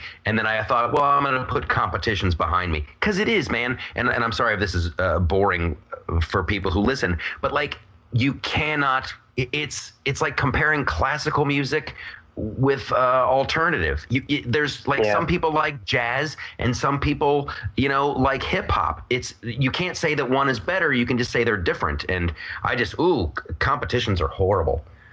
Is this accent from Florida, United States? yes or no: no; Ohio, United States; I'm from Ohio, and whenever I'd play up in Detroit, we'd hang out.